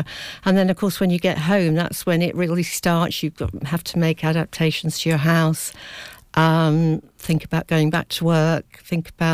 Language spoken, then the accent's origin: English; Cambridge, East of England, United Kingdom; we're all from Cambridge, and a total mixture.